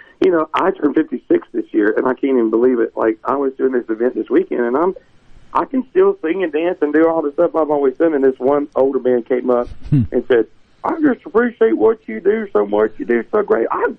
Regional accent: Mississippi, United States; the soulfulness that I was raised in the Delta. You know, when I was 13, I started playing at the Greenwood Country Club for the dinner hours.

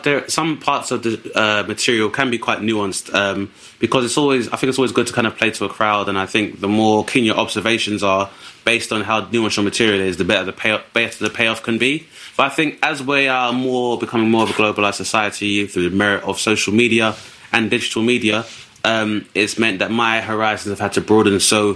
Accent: London, United Kingdom; I'm 6 foot, I'm black, I'm from South East London.

